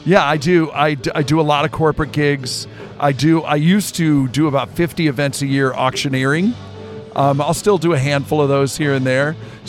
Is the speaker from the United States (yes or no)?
yes; Duvall, Washington, United States; I grew up here in Seattle. I grew up on a farm in Duval. We've got 80 acres out in Duval. I'm third generation on that.